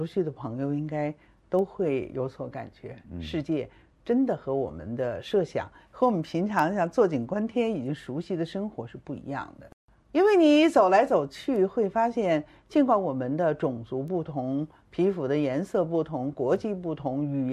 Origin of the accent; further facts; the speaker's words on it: Beijing, China; also born or lived in Ngari, Tibet; 因为我从小生活在北京啊，如果没有我去当兵被分配到西藏阿里的这个经验